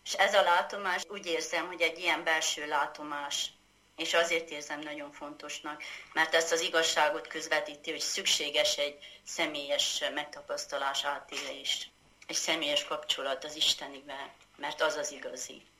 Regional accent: Ciumani, Harghita, Romania; born or raised there

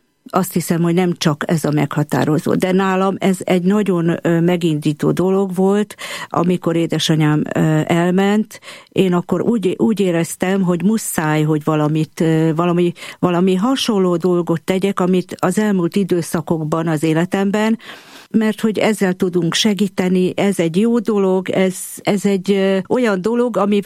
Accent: Budapest, Hungary; Kőbányán, Budapesten születtem, hát Kőbánya szívem csücske, úgyhogy én nagyon szeretek ott lenni, ott élni, és ott is dolgozok, amióta csak dolgozom. Nemigen hagytam el Kőbányát soha. Keresztény családból származom, egy nagy családból, tulajdonképpen 7. gyerekként születtem meg

